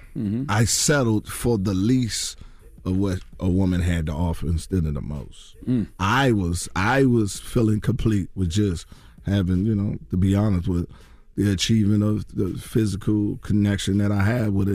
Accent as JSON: {"language": "English", "town": "Washington", "region": "District of Columbia", "country": "United States", "tie": "born or raised there", "said": "My hometown, Washington, D.C."}